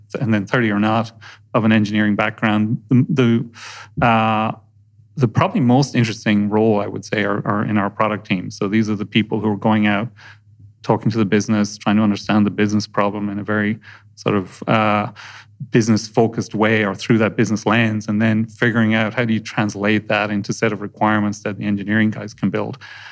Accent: Ireland; when I was growing up in Ireland in the sort of 80s, particularly in the town I grew up in, which was sort of an old shipping town that wasn't doing that well, high unemployment

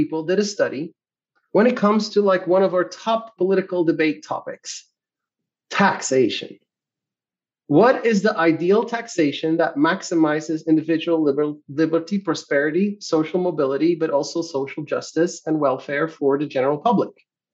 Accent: Belgium; Now, I come from Belgium, tiny country, huge countries around it.

